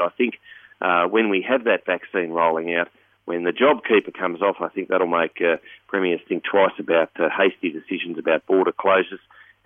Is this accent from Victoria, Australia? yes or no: no; Wagga Wagga, New South Wales, Australia; And I know, I come from Wagga Wagga.